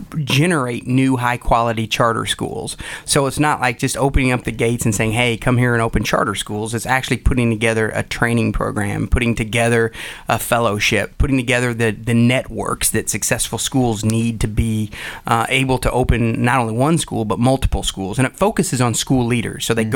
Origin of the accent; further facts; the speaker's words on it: Ohio, United States; a place like Dayton or Columbus or Cleveland, my home state of Ohio, will actually embrace.